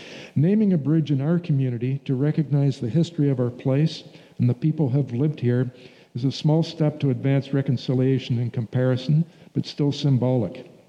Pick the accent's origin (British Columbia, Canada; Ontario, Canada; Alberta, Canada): Ontario, Canada; Owen Sound; I'm especially proud of the place I was born and raised and where I've chosen to return to and where I want to live. I'm proud and often boast of the people of this place, of Owen Sound and Grey County